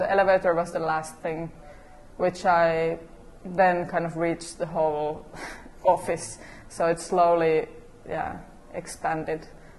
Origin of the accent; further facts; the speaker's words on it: Finland; I come from Finland.